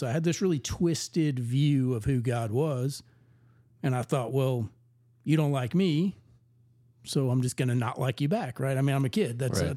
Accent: Newnan, Georgia, United States; All right. So I'm originally from Noonan, Georgia. It is nothing.

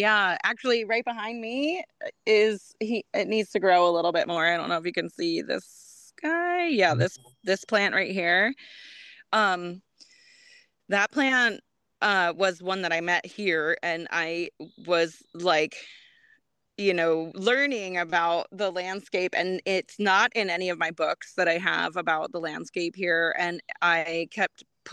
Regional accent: Bronx, New York, United States; born there; also born or lived in Los Angeles / New Jersey; I was born in the Bronx and I lived in Los Angeles and then I moved to New Jersey, which was like kind of suburban, but not really at all, actually.

